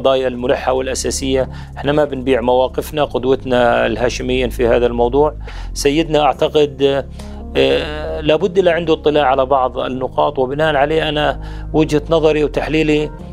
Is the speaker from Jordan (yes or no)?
yes; Jordan; وأنا من أصول فلسطينية، أنا نائب أردني من أصول فلسطينية